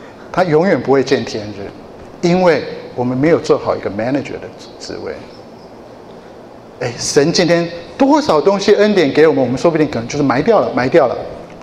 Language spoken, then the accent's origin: Chinese; Japan; 我小时候在日本长大。以前人说，哦， … 你还会讲日文，好厉害。我一点都不厉害，我在那边长大有什么好厉害